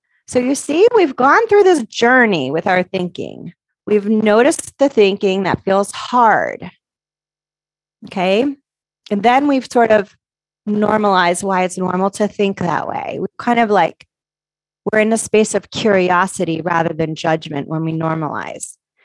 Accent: Connecticut, United States; And I grew up in Connecticut, and Connecticut, I'm sorry to tell you New Yorkers, but Connecticut has the best pizza in the country.

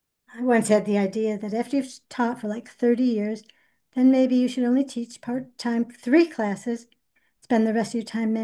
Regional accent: Pittsfield, Massachusetts, United States; You know, I was born and bred in Pittsfield. I went to Hibbert School. I went to South Junior High and I went to Pittsfield High.

